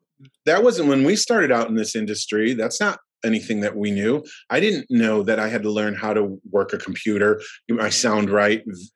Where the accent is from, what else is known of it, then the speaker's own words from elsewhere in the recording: Buffalo, New York, United States; also born or lived in Florida; So I started in Buffalo. We're originally from Buffalo. Moved down to Florida.